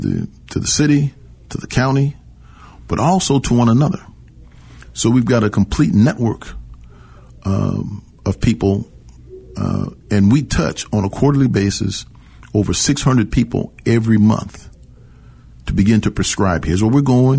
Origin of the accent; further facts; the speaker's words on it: Washington Park, Illinois, United States; I was born in Washington Park. The first church of the Apostolic Church of God was founded in Washington Park. Right. I was born there. I went to Betsy Ross School. I currently live in Washington Park.